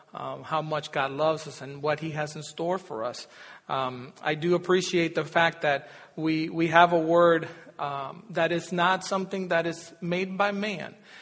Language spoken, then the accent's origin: English; United States; And one thing I realized about being an American is that we don't like confrontation, for the most part, okay?